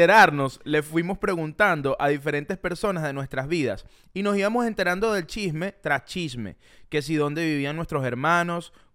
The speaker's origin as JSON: {"language": "Spanish", "town": "Maracay", "region": "Aragua", "country": "Venezuela", "lives_now": "Miami, United States", "said": "Nosotros somos de Maracay y vivimos en Miami. Yo vivo con mi novia y su hermana vive muy cerca de nosotras."}